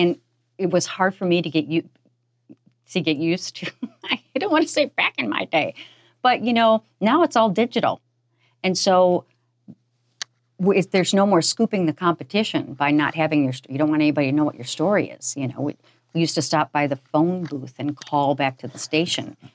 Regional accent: Shawano, Wisconsin, United States; growing up in Shawano, too, you kind of know in this area

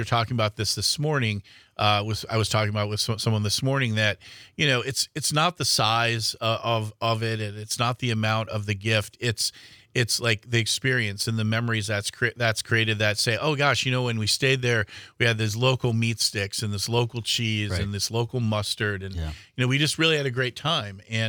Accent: Milwaukee, Wisconsin, United States; I grew up in Milwaukee and we started going to Packer games at County Stadium.

